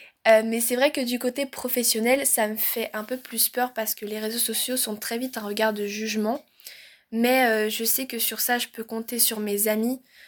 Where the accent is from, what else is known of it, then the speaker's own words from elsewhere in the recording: Brussels, Belgium; du coup, j'ai 16 ans, je suis belge, je viens tout droit de Bruxelles. Une bruxelloise en chair et en os.